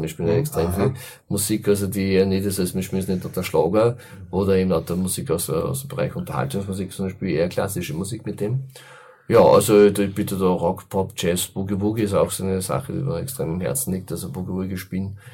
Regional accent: Enns, Upper Austria, Austria; das war mir ein ganz großes Anliegen für meine Heimatstadt Enz.

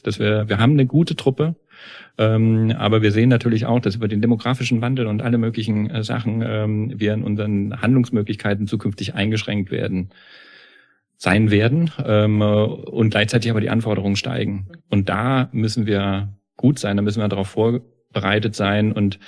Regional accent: Hesse, Germany; Ich bin ja im Hessenland aufgewachsen und insofern bin ich eigentlich nur des Hessischen ein bisschen mächtig.

